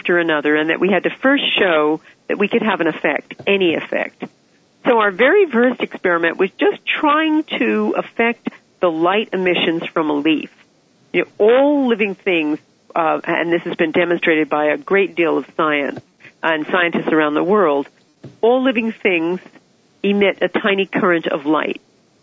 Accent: New Jersey, United States; moved away as an adult; now in United Kingdom; I'm American, and I'm a Jersey girl. I just married a Brit, and I moved over here 20-something years ago.

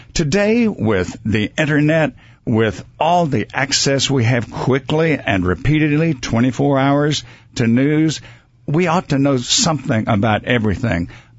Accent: Mississippi, United States; also born or lived in Midwest; I didn't like the stereotype that people would have when they find out that originally I was from Mississippi.

